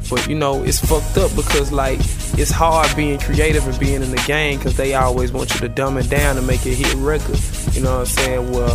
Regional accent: Memphis, Tennessee, United States; If you don't know what city I'm from, I'm from Memphis, you know what I'm saying? Memphis, Tennessee, Orange Mound, that's my neighborhood.

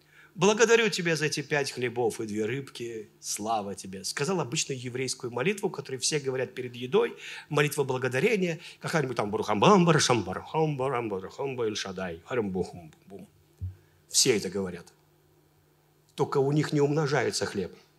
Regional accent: Velikiye Luki, Pskov Oblast, Russia; я из Великих Луг, вот Россия, вот это самое, не были богатыми, нечего и начинать

